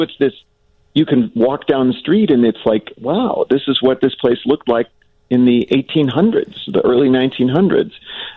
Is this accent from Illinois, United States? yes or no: yes; Chicago, Illinois, United States; I just had this idea that, and I grew up in the Chicago area, there are just these iconic places that we've all gone.